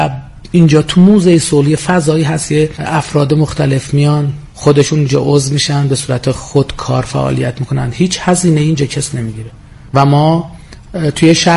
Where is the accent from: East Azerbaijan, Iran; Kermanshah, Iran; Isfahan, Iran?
Isfahan, Iran; اصالتاً اصفهانی هستم